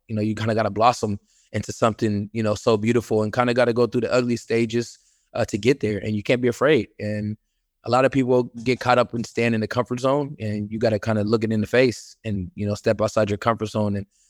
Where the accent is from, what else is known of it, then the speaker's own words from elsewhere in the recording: Seattle, Washington, United States; I mean, I would say my whole hood that I grew up, you know, I grew up in Seattle, Washington.